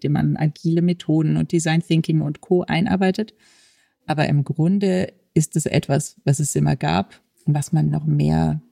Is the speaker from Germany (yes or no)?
yes; Rhineland, Germany; ich komme aus dem Rheinland.